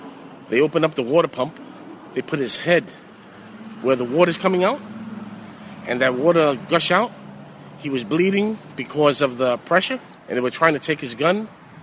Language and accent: English; New York, United States; I grew up in the projects, Carver, that's around 99 Park to Madison.